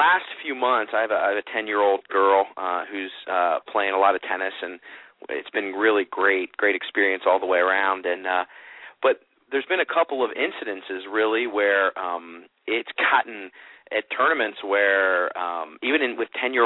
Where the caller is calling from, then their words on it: Cincinnati, Ohio, United States; I'm calling from Cincinnati, Ohio